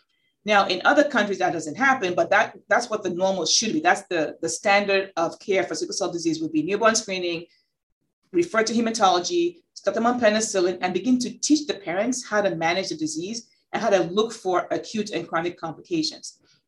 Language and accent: English; Nigeria; now in United States; So I grew up in Nigeria where everybody around was of the same ethnicity.